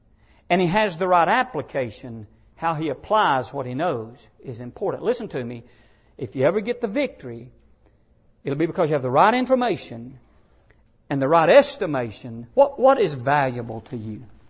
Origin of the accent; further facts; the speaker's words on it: Arab, Alabama, United States; When I came here from Arab, Alabama, Ryan, Alabama, Joppa, Alabama, Hogjaw, Alabama.